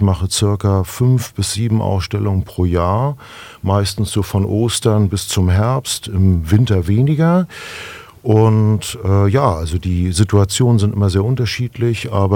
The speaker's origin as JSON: {"language": "German", "region": "Northern Germany", "country": "Germany", "said": "aber ich möchte eben wieder nach Norddeutschland ziehen, jetzt in den nächsten 2 Jahren. Und es ist eben sozusagen meine alte Heimat. Das heißt, ich komme von der Küste, ich komme von der Ostsee, ich mag die Ostsee sehr gerne."}